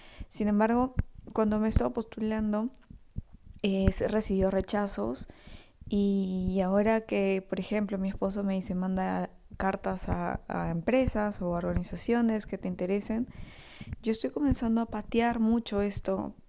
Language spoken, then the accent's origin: Spanish; Peru; now in Madrid, Spain; de Perú. Muchas gracias por este espacio. Te cuento que ahora estoy viviendo en Madrid, porque mi esposo vive acá.